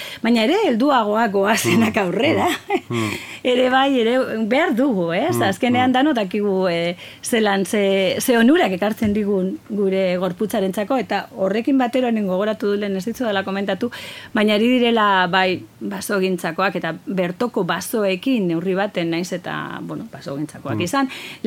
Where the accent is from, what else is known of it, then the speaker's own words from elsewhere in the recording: Getxo, Basque Country, Spain; bueno, hori igual gehiago nire herrian, ez? Getxo, nik uzita zenbat aldaketa zeuden egiten